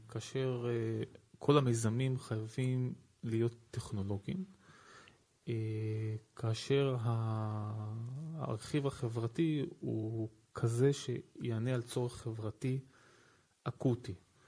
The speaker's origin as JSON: {"language": "Hebrew", "town": "Zikhron Ya'akov", "region": "Haifa District", "country": "Israel", "said": "אני מגיע מזיכרון יעקב."}